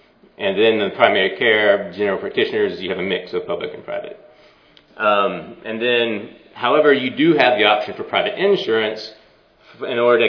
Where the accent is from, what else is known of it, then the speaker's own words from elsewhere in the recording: United States; so it's really neat to be confronted as an American to see these alternative systems